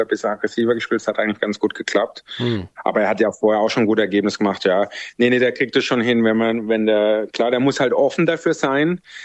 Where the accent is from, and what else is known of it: Germany